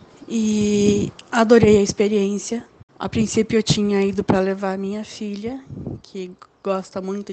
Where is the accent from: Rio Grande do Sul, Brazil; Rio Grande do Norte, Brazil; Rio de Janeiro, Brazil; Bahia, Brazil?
Rio Grande do Sul, Brazil; Caxias do Sul; sou de Caxias do Sul.